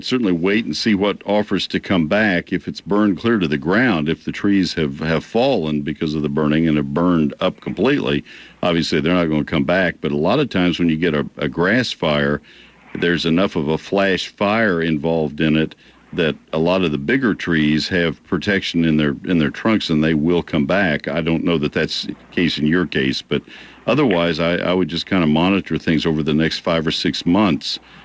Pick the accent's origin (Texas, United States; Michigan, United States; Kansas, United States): Texas, United States; now in Washington, United States; People are great. I love my home state. We are in D.C., which is pretty close to the New York way of life